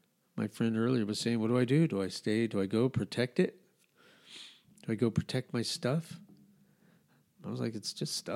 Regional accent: Albuquerque, New Mexico, United States; I mean, I grew up in Albuquerque. Albuquerque, I thought, was always a big city, but it's much bigger now.

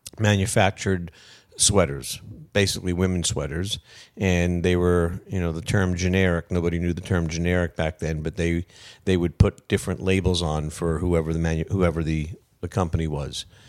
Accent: New York, United States; born there; now in Los Angeles, United States; So I was born in New York

